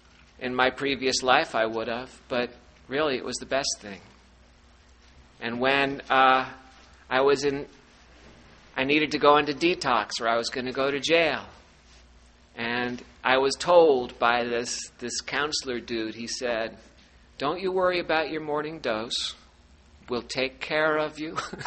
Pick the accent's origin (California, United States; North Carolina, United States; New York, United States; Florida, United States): New York, United States; I'm from New York. We don't do that in New York.